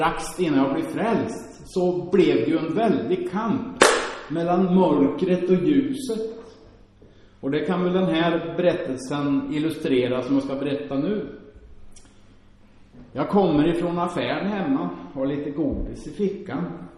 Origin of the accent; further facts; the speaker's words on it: Finspång, Östergötland, Sweden; Nu sitter jag den här dagen på en parkbänk hemma i Finspång, jag kommer ifrån